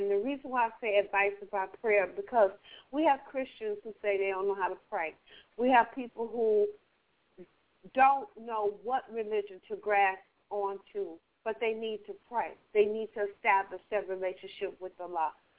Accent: Kasarani, Nairobi, Kenya; especially for my listening audience over there in Kenya, in my hometown, Kasarani.

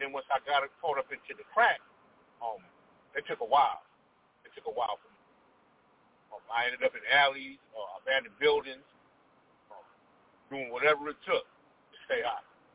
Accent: Los Angeles, California, United States; Well, I grew up in West L.A., Washington and Housing.

